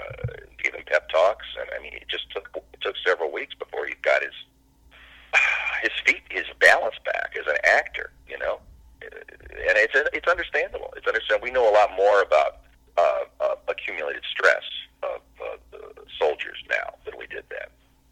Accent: Indiana, Pennsylvania, United States; growing up in Indiana, Pennsylvania, there's not a lot of stress.

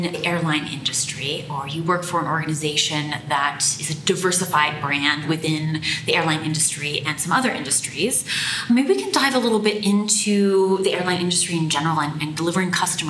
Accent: United States; now in South Africa; as an American, I actually much prefer the travel experience here in South Africa than the travel experience in America.

